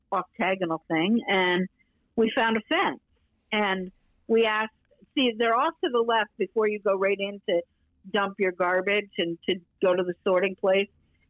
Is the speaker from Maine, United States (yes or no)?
yes; Maine, United States; And I said, I'm a kid from Maine. And I think if you ask any of the Mainers on this crew, they're going to tell you the same thing.